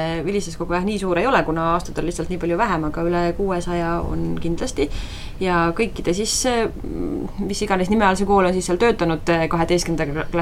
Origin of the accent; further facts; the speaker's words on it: Türi, Järva County, Estonia; also born or lived in Finland; mina olen ise tegelikult Türilt päris pikalt ära olnud ja Eestist päris pikalt ära olnud, et mina kolisin 2 aastat tagasi oma kodulinna. Olen selle üle väga rõõmus, aga viibisin siis vahepeal pikalt Soomes.